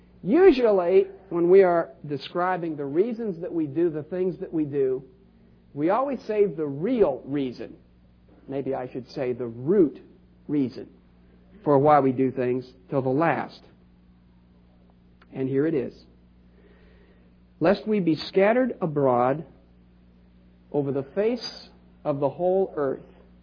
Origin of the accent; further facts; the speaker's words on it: Seattle, Washington, United States; I come from Seattle, and I was in Seattle when the Space Needle was being built.